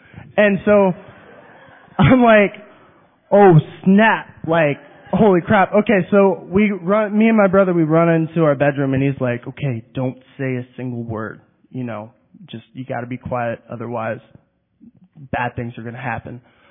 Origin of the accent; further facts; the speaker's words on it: Norfolk, Virginia, United States; born there; So, I was born in Norfolk, Virginia, and had a very weird childhood.